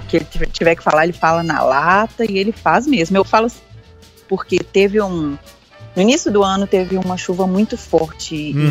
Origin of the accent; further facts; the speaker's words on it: Contagem, Minas Gerais, Brazil; mas eu sou de Contagem, eu moro em Contagem.